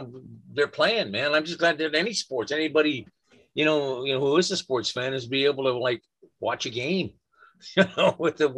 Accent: Vancouver, British Columbia, Canada; I'm from Vancouver. Our hockey team is the Vancouver Canucks.

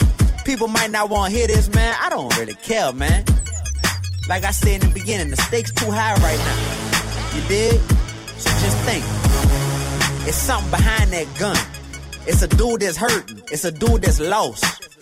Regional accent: New Orleans, Louisiana, United States; I done lost best friends to gun violence before. I'm from New Orleans, what you expect?

